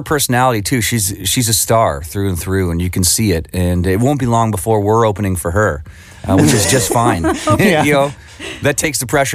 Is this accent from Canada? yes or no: yes; St. Catharines, Ontario, Canada; we played April 27th in St. Catharines, which is my hometown, which was wonderful.